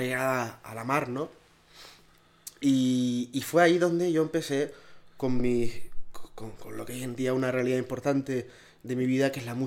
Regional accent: Las Palmas de Gran Canaria, Canary Islands, Spain; yo nací en Las Palmas de Gran Canaria en el año 85. El cálculo es sencillo si estamos en 2012. Y nací en un barrio muy, muy peculiar y muy especial de Las Palmas de Gran Canaria, que es el barrio Mayero de San Cristóbal. Ahí yo crecí, viví

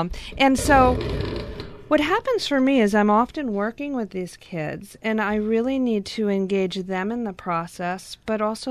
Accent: New York, United States; I grew up in New York and my dad was a family therapist, so it just seemed like in New York, that's just what everybody does.

